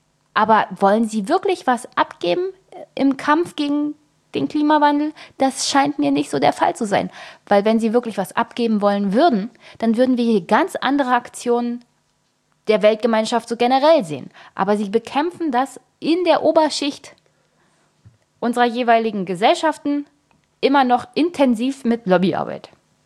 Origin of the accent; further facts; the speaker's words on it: East Germany, Germany; born there; also ich bin in der DDR geboren und der Osten hat die Industrialisierung bekommen und einen Niedriglohnsektor.